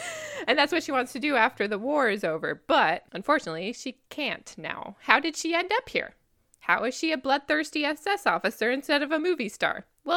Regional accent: United States; I am an American. I have an American mouth, and it's not very good at things.

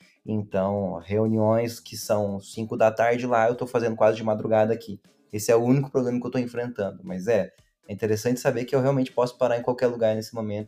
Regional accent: Campo Grande, Mato Grosso do Sul, Brazil; now in Paris, France; Então, sou de Campo Grande, Mato Grosso do Sul, então o tempo inteiro já estava fora do grande centro, né, que é o Eixo Rio-São Paulo.

